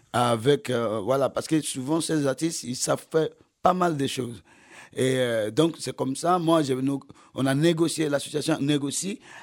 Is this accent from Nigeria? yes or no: yes; Nigeria; first language en; French is a second language; now in Benin; moi, je suis du Nigeria, je suis anglophone, mais j'ai quitté le Nigeria pour le Bénin. J'ai appris à parler français, le Bénin.